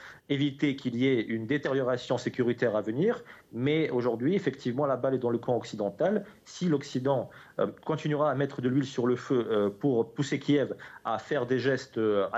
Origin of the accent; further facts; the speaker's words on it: Russia; Je peux vous dire en tant que Russe